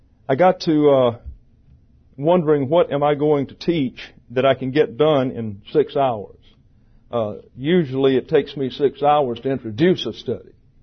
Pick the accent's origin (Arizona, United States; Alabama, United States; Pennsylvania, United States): Alabama, United States; But I'm going to do the best I can to speak Southern while I'm here. How am I doing? See, I can do this. I'm originally from Alabama.